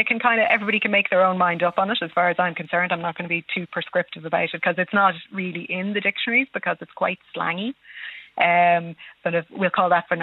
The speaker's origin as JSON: {"language": "English", "town": "Dublin", "region": "Leinster", "country": "Ireland", "tie": "born or raised there", "said": "I grew up in Dublin."}